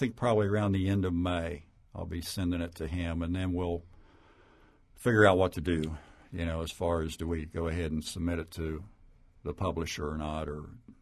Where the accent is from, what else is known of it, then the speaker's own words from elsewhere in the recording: Knockemstiff, Ohio, United States; Well, the title was pretty easy because I grew up in Knock 'em Stiff.